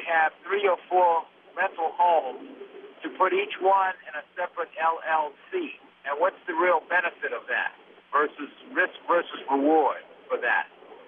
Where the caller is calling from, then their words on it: San Jose, California, United States; I'm calling from San Jose.